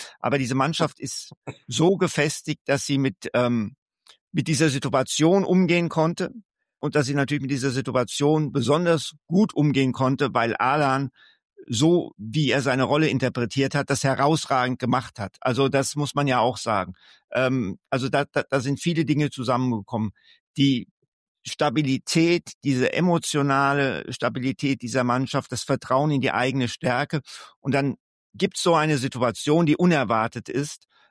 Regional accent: Hesse, Germany; Um Gottes Willen, ich bin ja Hesse.

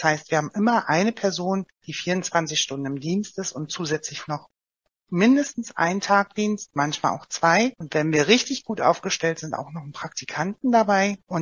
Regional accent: Oranienburg, Brandenburg, Germany; ich komme ja selbst aus Oranienburg

